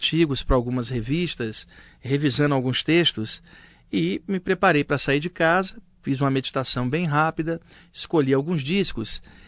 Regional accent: Rio de Janeiro, Brazil; moved away as an adult; now in São Paulo, Brazil; Eu nasci no Rio, vivi 28 anos no Rio e moro há quase 20 anos em São Paulo.

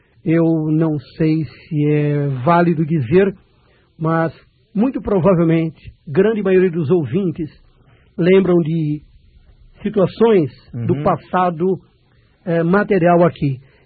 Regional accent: Santos, São Paulo, Brazil; eu sou de Santos, estado de São Paulo

